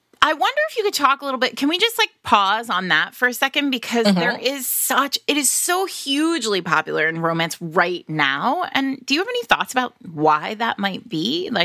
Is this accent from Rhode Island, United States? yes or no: yes; Rhode Island, United States; And when I am from Rhode Island. We don't do this there.